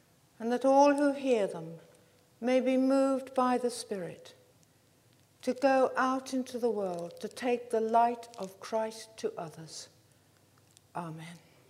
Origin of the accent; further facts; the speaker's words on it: United Kingdom; since we're British, there's always the weather